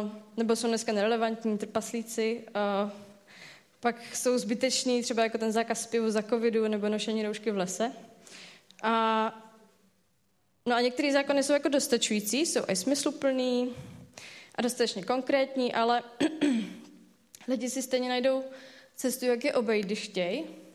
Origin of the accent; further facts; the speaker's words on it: Cheb, Karlovy Vary Region, Czechia; já jsem teda z Chebu původně a to tak jako velmi plynule navážu. Jsem z Chebu a tohle je přechod v Chebu.